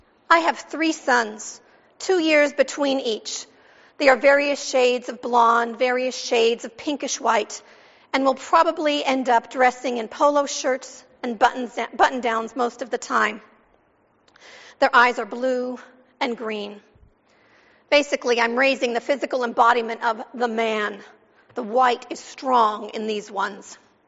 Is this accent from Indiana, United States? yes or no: yes; Gary, Indiana, United States; in my hometown of Gary, Indiana, under circumstances that to this day don't make sense to me.